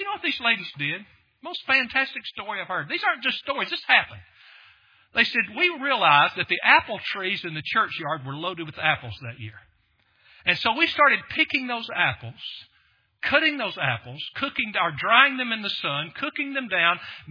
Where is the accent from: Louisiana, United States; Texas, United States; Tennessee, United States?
Tennessee, United States; Lawrenceburg; was a church called Meadowview Baptist Church that was literally on the wrong side of the tracks in my hometown of Lawrenceburg, Tennessee.